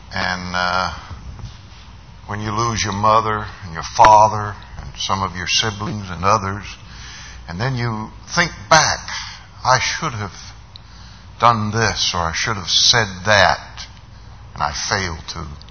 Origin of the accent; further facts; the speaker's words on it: United States; I'm an American from the top of my head to the sole of my feet.